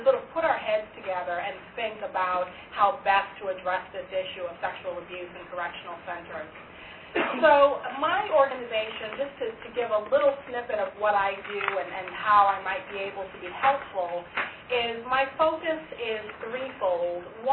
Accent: Washington, District of Columbia, United States; I come from Washington, D.C. in the United States this week to have some meetings in South Africa

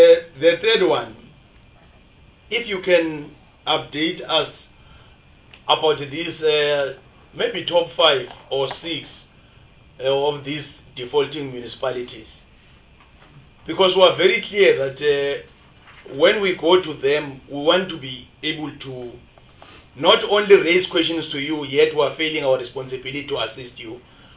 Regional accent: Mpumalanga, South Africa; I'm from Mpumalanga

